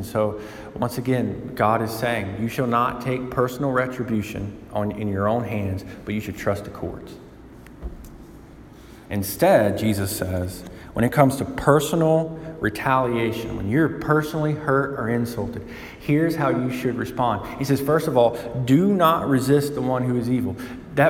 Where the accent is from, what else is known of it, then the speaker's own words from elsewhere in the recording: Alabama, United States; Listen, I'm from Alabama and I live in the inner city. I can use whatever grammar I want.